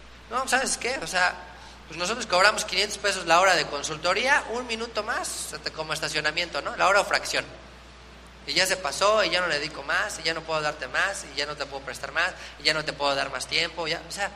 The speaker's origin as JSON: {"language": "Spanish", "country": "Mexico", "said": "pues todos somos mexicanos"}